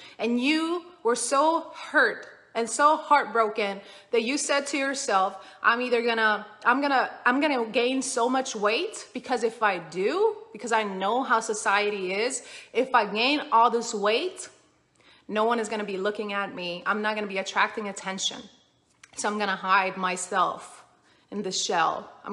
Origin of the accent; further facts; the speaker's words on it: Sweden; We would travel, because I grew up in Sweden. We would travel to Croatia and Bosnia every summer